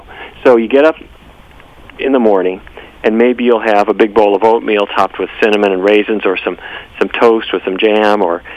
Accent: Fargo, North Dakota, United States; I grew up in Fargo, North Dakota, and my grandpa and every generation back as far as I can trace was actually in the cattle business.

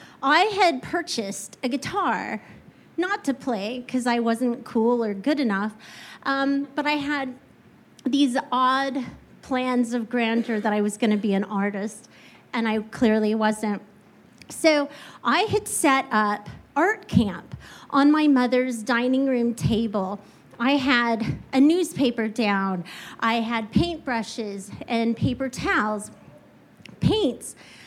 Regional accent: Kansas, United States; It was the late 1900s and the turn of the century in the middle of nowhere, Kansas. I was home from the University of Kansas.

